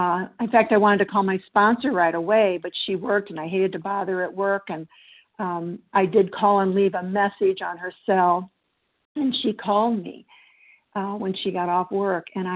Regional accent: Illinois, United States; I'm from Illinois, and so grateful to be here

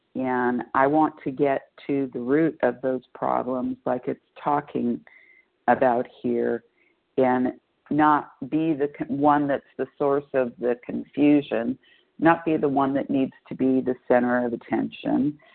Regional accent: California, United States; I am from Southern California.

